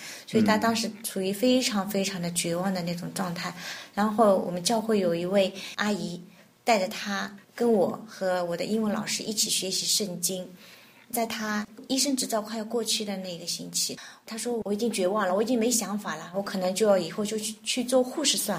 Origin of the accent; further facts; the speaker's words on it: China; 我说我是个中国人，我不是韩国人